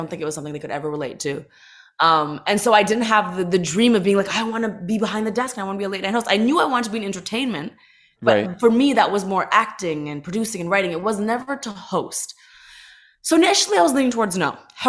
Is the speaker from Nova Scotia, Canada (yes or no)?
no; Toronto, Ontario, Canada; now in Los Angeles, United States; growing up in Toronto, being an Indian girl